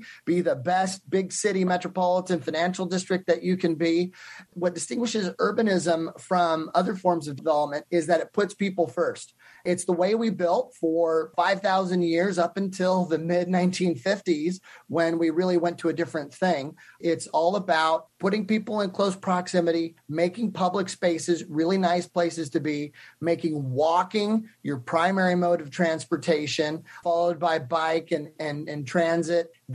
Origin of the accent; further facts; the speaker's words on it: Fresno, California, United States; And then 2014, the mayor of my hometown recruited me to come back. And she said, hey, bring what you learned. We're ready for you here now. Fresno is going to do really cool stuff downtown.